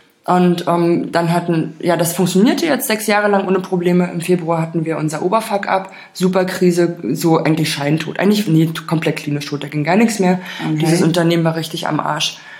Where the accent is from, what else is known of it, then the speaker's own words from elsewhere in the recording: Germany; Ich bin in der DDR mit FKK groß geworden